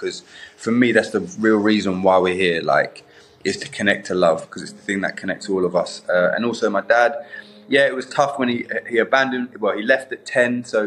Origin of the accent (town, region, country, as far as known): London, United Kingdom; born or raised there